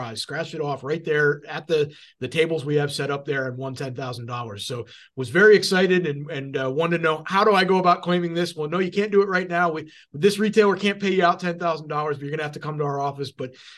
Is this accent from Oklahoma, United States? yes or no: no; Pittsburgh, Pennsylvania, United States; And when you're an impressionable young kid, growing up in the Pittsburgh suburbs, it kind of changes you.